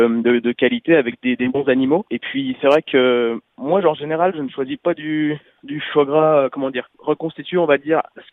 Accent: Beaune, Bourgogne-Franche-Comté, France; je vais ajouter ma région, vu que je suis originaire de Beaune à la base.

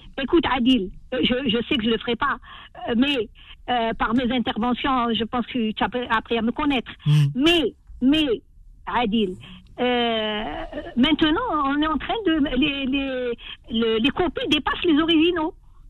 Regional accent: France; On est français, on est là, on bouge pas.

